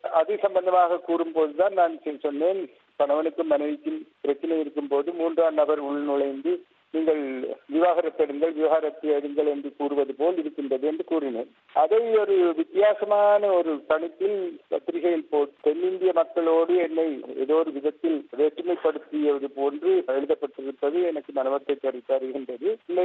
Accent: Colombo, Western Province, Sri Lanka; அதாவது நான் இருந்து வந்த இடம், நான் கொழும்பில் பிறந்து கொழும்பில் வளர்ந்தேன். என்னுடைய பூர்வீகம் வட மாகாணத்தில்.

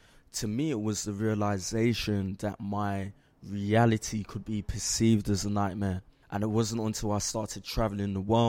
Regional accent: Brixton, London, United Kingdom; I grew up in Brixton, South London

